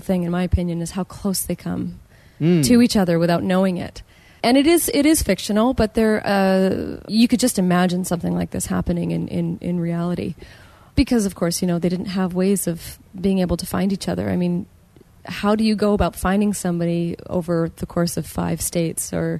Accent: New Brunswick, Canada; born there; Yeah, I was born in New Brunswick, but my mom is part Métis.

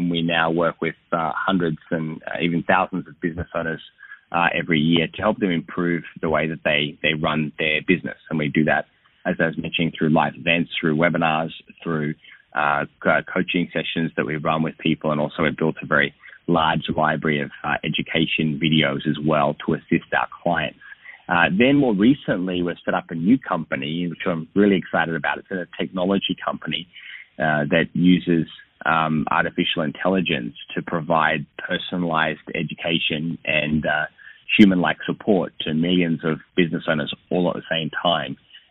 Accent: Sydney, New South Wales, Australia; So, I grew up in Sydney, Australia, and I started working from the age of 15

